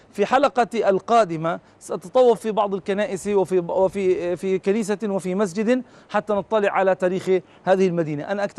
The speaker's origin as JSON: {"language": "Arabic", "country": "Palestine", "said": "نحن كعرب فلسطينيين نعيش على هذه البلاد"}